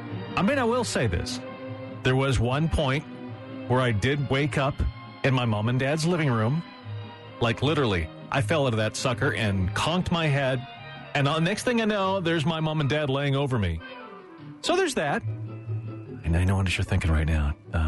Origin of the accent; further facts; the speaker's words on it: Seattle, Washington, United States; Now, I grew up in Seattle, Washington. Not sure where you grew up.